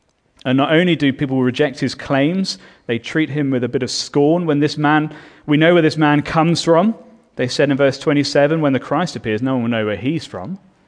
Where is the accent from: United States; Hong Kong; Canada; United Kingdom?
United Kingdom; England; When I was growing up in England, Halloween was a lot more sinister than many people treat it today.